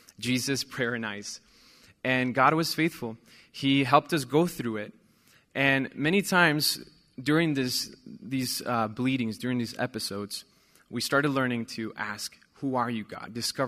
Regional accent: Puebla, Mexico; And so 30 years ago, I was born in Puebla, Mexico. I'm originally from there.

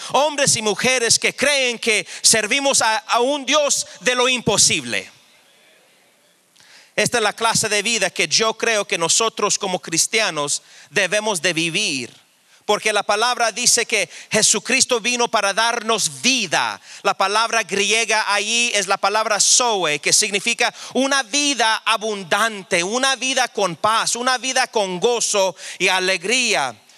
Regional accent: Washington, United States; Soy de la tercera generación, mexicano, americano. Y creciendo en las escuelas en el estado de Washington, perdí mi español completamente.

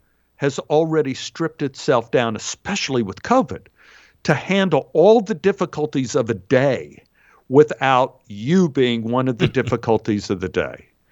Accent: Dallas, Texas, United States; I'm from Dallas, Texas.

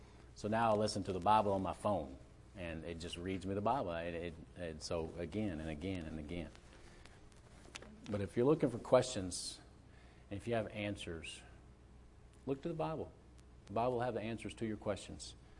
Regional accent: Humble, Texas, United States; born there; I always thought I was born in Houston. I was born in Humble.

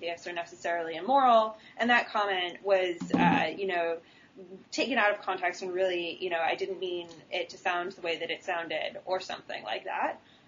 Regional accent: England, United Kingdom; I grew up in England

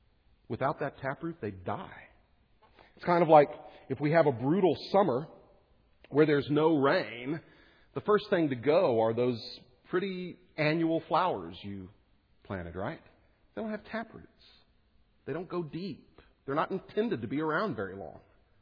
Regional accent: Texas, United States; I grew up in Texas and then moved to Kansas, and in both places they have lots of cottonwood trees.

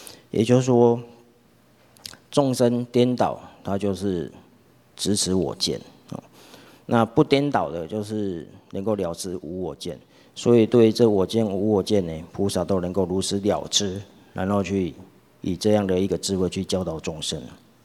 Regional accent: southern Taiwan, Taiwan; 我们南部人沙文

